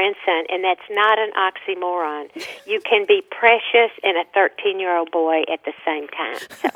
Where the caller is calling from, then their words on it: Austin, Texas, United States; And I'm calling from Austin, Texas.